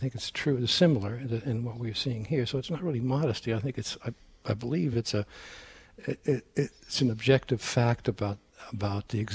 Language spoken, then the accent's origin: English; California, United States; moved away; because I come from the West Coast where things tend to be arid and dry and it's a different topography and so on.